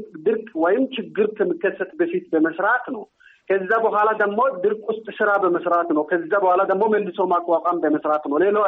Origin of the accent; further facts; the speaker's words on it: Oromia, Ethiopia; እንደሚታወቀው ይህል ውስጥ አሁን ለቦረና ምሬም እዛ አካባቢ ከበፊትም ሰርቼም ስለማያውቅ ከዛ በኋላ አሁንም ደግሞ በሪሰርችም እዛ አካባቢ ስለሚሰራ ስለሚያውቅ ተወልጄ ያደግኩትም እዛ ስለሆነች በደንብ ነው የሚያውቁ።